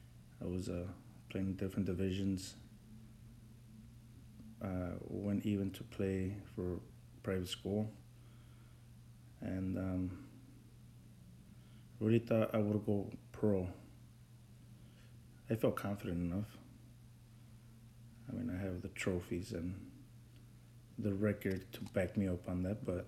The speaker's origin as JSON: {"language": "English", "town": "Cicero", "region": "Illinois", "country": "United States", "tie": "born or raised there", "said": "I grew up in Cicero, a bad area."}